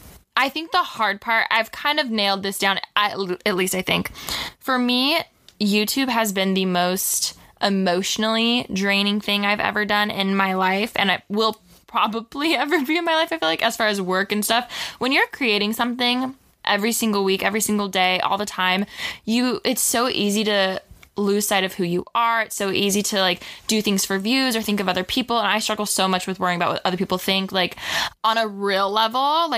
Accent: California, United States; I grew up a little outside of Orange County, but I did live in Orange County for a few years.

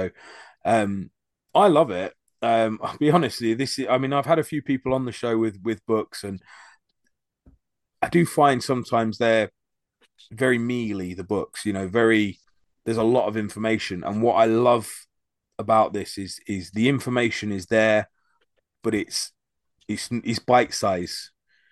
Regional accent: London, United Kingdom; born there; As a Brit who's into history, I've only ever been to the British Museum once, and I was born in London

